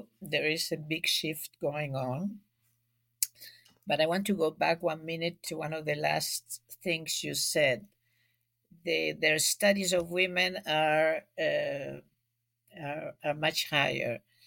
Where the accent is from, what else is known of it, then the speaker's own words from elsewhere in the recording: Buenos Aires, Argentina; English is a second language; now in Europe; I was born in Argentina. I was born in Buenos Aires. And since I was born, I lived with a very high inflation.